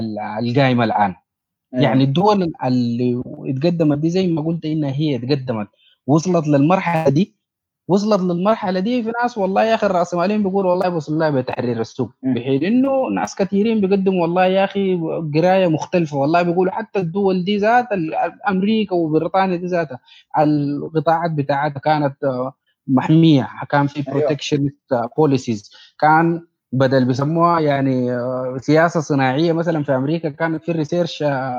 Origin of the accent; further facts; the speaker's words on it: Sudan; فان احنا يعني دايرين نتفق على مشروع كسودانيين واي حاجه